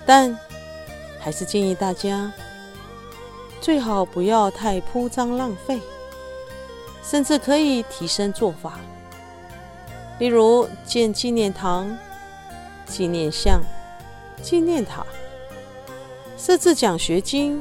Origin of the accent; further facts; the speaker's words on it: China; 我们中国人向来重视孝道